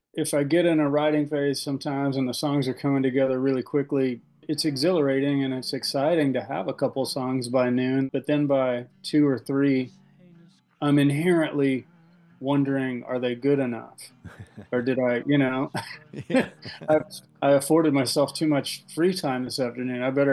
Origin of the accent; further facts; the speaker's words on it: Kennett, Missouri, United States; So we were always on that I-55 stretch to and from Memphis and my hometown of Kennett.